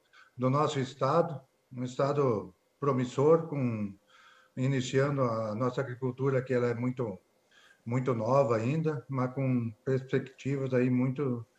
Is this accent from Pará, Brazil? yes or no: yes; Santarém, Pará, Brazil; E agora nós temos a nossa região aqui, que é eu sou de Santarém